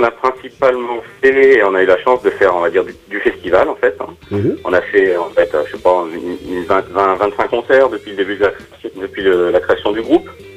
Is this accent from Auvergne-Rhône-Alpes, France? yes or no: yes; Vienne, Auvergne-Rhône-Alpes, France; moi je suis de Vienne.